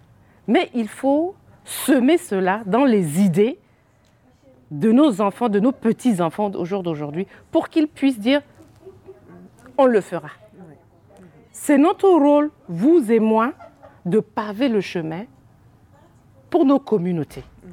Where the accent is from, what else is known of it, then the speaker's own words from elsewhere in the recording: Burkina Faso; du Burkina Faso, je suis du Royaume aussi.